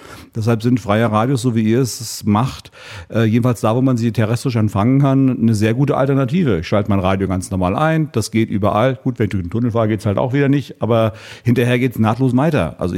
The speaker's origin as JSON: {"language": "German", "region": "Mecklenburg-Vorpommern", "country": "Germany", "said": "Für mich kommt immer noch dazu als Norddeutscher. Die schleppen mich immer auf hohe Berge. Ich muss immer Berge besteigen, was ich als Mecklenburger überhaupt nicht kenne."}